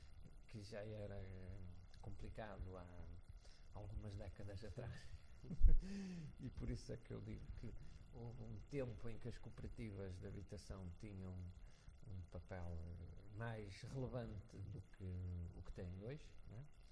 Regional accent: Porto, Portugal; tive o privilégio de ter passado, vivido na cidade do Porto, de onde sou natural

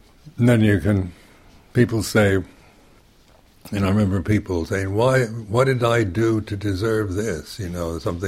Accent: United States; because being American, you are conditioned to, with ideals, you know, you're very idealistic

